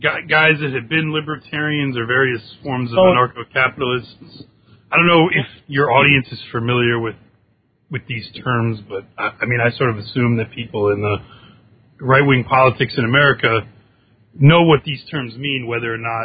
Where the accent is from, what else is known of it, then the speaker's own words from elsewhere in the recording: New York, United States; both Seventh Son and I grew up in the New York area.